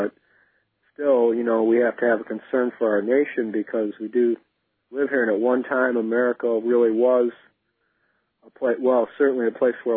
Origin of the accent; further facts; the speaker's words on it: Euclid, Ohio, United States; Yeah, praise the Lord. I'm from Euclid.